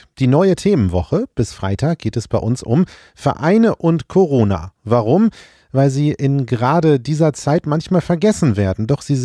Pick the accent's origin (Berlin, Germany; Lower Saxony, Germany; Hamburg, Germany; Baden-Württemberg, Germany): Lower Saxony, Germany; born there; Ich als gebürtiger Niedersachse finde das, wie es heute läuft, gar nicht so schlecht.